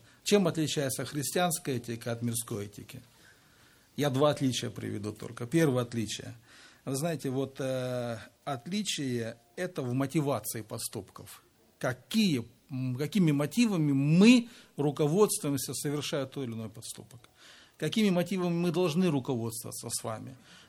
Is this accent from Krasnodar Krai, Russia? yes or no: yes; Adler, Krasnodar Krai, Russia; я из Адлера.